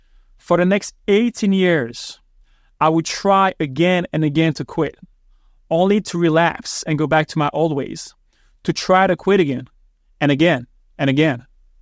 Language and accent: English; Martinique; also born or lived in Florida, United States; I was born in Florida, but I grew up in the Caribbean, on the French island of Martinique.